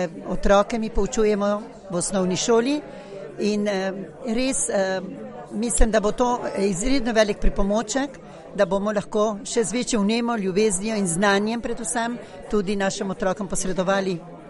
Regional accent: Argentina; Res čutim se zelo Slovenko, v bistvu bi človek rekel celo življenje, sem se vzgajala in rasla v tem okolju slovenskem, čeprav v Argentini.

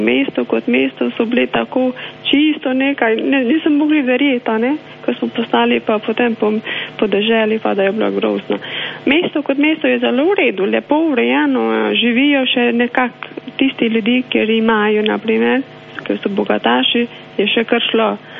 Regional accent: Kosovo; Slovenian is a second language; now in Albania; jaz sem pa iz Kosova drugač, pa tukaj živim že 6 let.

